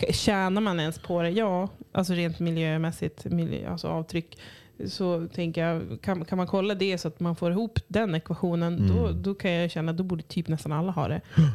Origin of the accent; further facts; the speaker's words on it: Cyprus; Där jag kommer ifrån, på Cypern